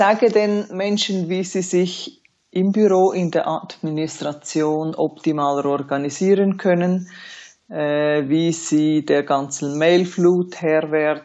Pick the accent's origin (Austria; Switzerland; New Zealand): Switzerland; Zurich; Ich bin ja in Zürich aufgewachsen oder zur Welt gekommen